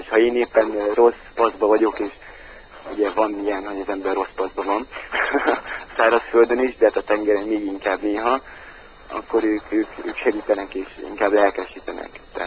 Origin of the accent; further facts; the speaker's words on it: Budapest, Hungary; born there; félig székely vagyok, tehát kötődök hozzá, Erdélyhez kötődök, de hát ugye én már Budapesten születtem, ez igaz.